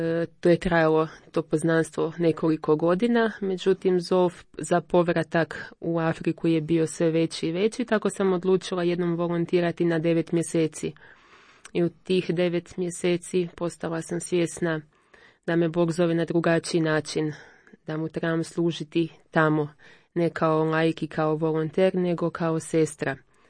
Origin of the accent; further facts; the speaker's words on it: Zagreb, City of Zagreb, Croatia; je jedna obična djevojka iz Zagreba. Odrasla sam u Zagrebu gdje sam i rođena, osnovna srednja škola, fakultet, posao